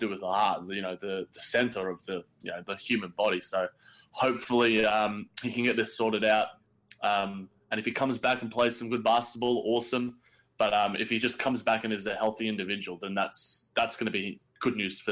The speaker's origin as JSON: {"language": "English", "country": "Australia", "said": "it hits close to home being an Aussie. We love seeing our Aussies out there representing on the big stage in the NBA."}